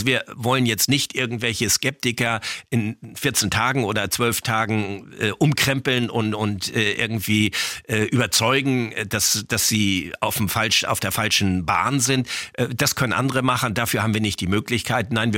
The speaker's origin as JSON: {"language": "German", "region": "Schleswig-Holstein", "country": "Germany", "said": "Das hat unmittelbare Auswirkungen beispielsweise auf Schleswig-Holstein, wo ich herkomme, auf andere europäische Nationen."}